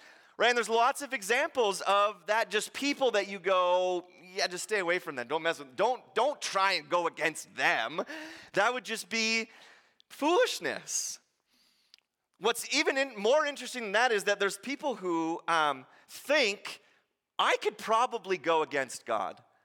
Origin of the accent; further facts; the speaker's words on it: Orleans, Ontario, Canada; Many of you know that I grew up in Ontario, and we lived in Orleans, which is just a little city outside of Ottawa.